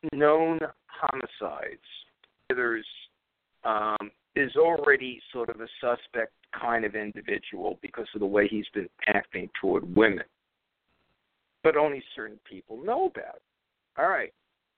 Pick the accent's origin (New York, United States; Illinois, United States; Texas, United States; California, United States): New York, United States; New York City; What do I know? You know, I'm from Brooklyn.